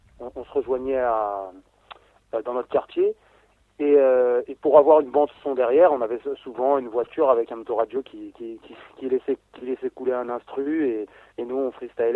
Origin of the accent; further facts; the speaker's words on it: Noisy-le-Sec, Île-de-France, France; Ouais, voilà, on est originaire de Noisy-le-Sec, en Seine-Saint-Denis.